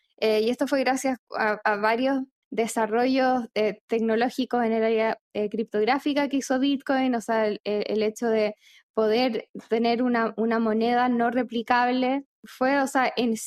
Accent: Chile; also born or lived in Argentina; yo soy chilena, pero viví en Argentina casi 5 años cuando estaba trabajando ahí con Bloomberg.

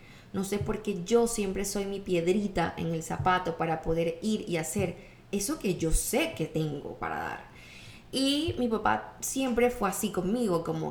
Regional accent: Caracas, Capital District, Venezuela; Nosotros somos de Caracas, entonces la playa nos quedaba como 40 minutos.

